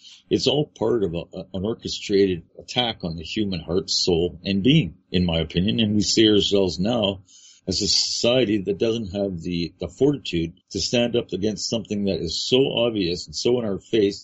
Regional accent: Toronto, Ontario, Canada; When I grew up as a child in Canada, my parents knew everybody. For two blocks around me in downtown Toronto, and I grew up on Dury Street in downtown Toronto, probably one of the roughest areas in Toronto now.

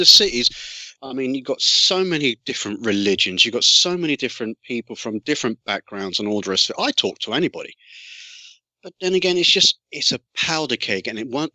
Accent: London, United Kingdom; Oh, as a Londoner

